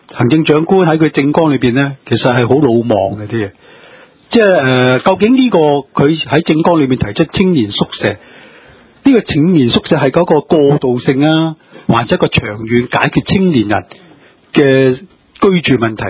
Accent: China; 其实我们中国人传统啊，两代同堂、三代同堂、五代同堂一起住呢

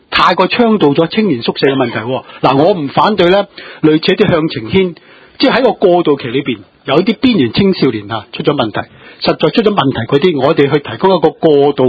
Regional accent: China; 其实我们中国人传统啊，两代同堂、三代同堂、五代同堂一起住呢

